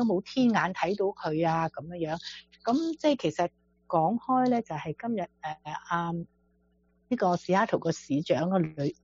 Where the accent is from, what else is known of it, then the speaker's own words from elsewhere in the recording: China; 都係話指定咧係我哋中國人嘅